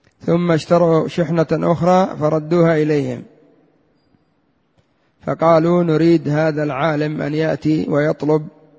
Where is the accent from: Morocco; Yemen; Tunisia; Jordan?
Yemen; عندنا في اليمن بعضهم صنع طائرة من السيارة